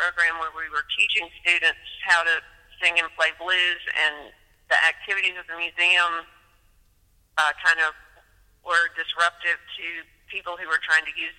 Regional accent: Kosciusko, Mississippi, United States; also born or lived in Memphis; I'm not. I was born in Memphis and raised in Kosciuszko, Mississippi.

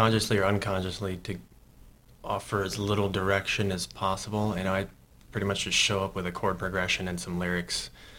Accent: Wisconsin, United States; Heather and I grew up on County Road G, and we all sort of live right off of County Road G right now. So in Buffalo County, Wisconsin.

